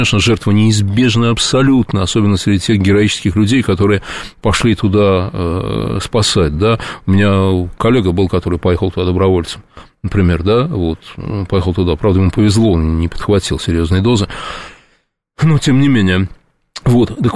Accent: Russia; я нигде не сталкивался с плохим отношением к себе от того, что я из России.

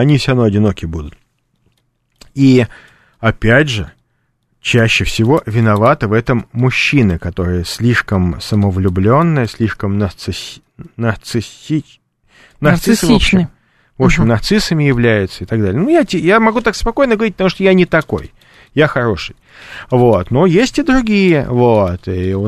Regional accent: Leningrad, Saint Petersburg, Russia; born there; я когда родился в Ленинграде в 1974 году

